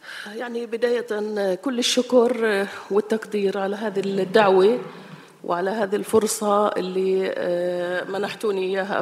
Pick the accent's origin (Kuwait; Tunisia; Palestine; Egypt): Palestine; صحيح إنه إحنا ذكرياتنا كفلسطينيين دائماً بشوبها الألم